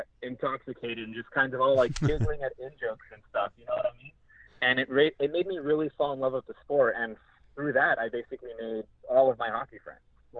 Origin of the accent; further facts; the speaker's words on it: Miami, Florida, United States; I was essentially a lapsed hockey fan growing up in South Florida, like Miami in particular.